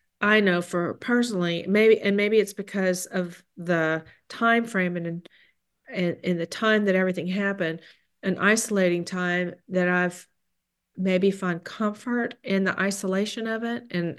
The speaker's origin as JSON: {"language": "English", "region": "Wisconsin", "country": "United States", "said": "it was like everybody had to wear red because, you know, we're from Wisconsin, we got to go red."}